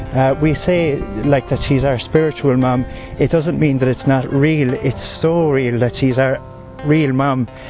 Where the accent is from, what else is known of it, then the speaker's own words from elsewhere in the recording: Ireland; I'm from Ireland and I'm 27 years old.